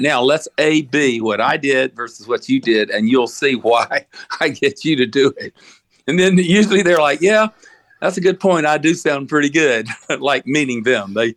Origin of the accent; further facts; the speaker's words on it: the South, United States; accent: Southern; Incidentally, can you understand my Southern accent okay?